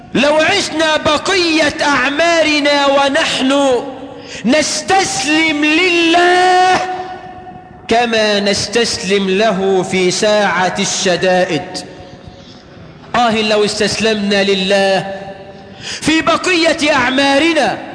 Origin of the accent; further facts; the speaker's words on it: Egypt; اللهم اجعل بلدنا مصر آمنة مطمئنة